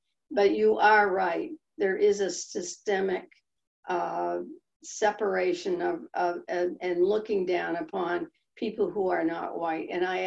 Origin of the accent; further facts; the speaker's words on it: Maine, United States; I come from Northern Maine, and of course, our population was mostly Franco-Americans